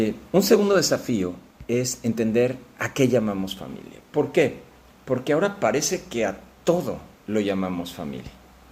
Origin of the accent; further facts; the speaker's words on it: Mexico; nos encontramos con que en México, entre 1980 y ahora, somos muchos más mexicanos